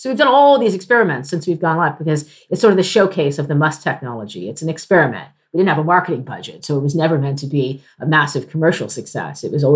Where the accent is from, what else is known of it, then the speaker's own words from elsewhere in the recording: United States; now in United Kingdom; One of the things I've learned as an American over here is that you can actually get the government to fund creative R&D